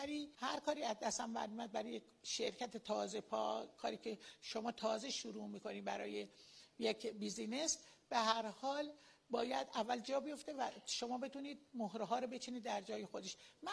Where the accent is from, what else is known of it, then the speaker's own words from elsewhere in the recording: Shiraz, Fars, Iran; born there; من در شیراز متولد شدم، در یه خانواده‌ای میتونم بگم مرفه اون زمان، یعنی با معیارای اون زمان مرفه.